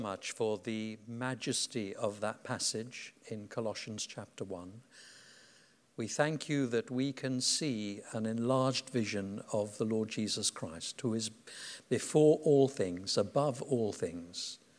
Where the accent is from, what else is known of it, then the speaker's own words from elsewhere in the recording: Wales, United Kingdom; I'm Welsh, and the Welsh love a good funeral.